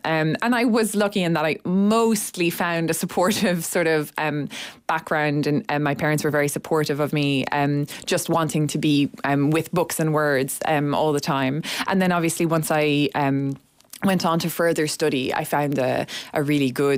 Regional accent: Castlebar, County Mayo, Ireland; moved away as an adult; now in Dublin, Ireland; I grew up in Castlebar, County Mayo, and went to school there and then moved to Dublin when I was 18 and studied English in college.

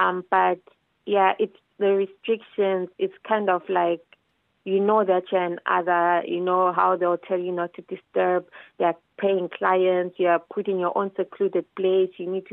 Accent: Zimbabwe; but I'm not Nigerian. That's an ethnic food for Nigerians. I'm a Zimbabwean.

